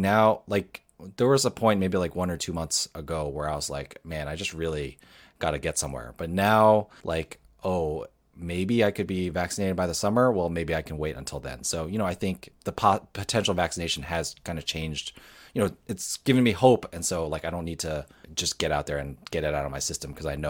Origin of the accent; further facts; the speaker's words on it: New York, United States; also born or lived in New Jersey; We're from New York, New Jersey, so you know.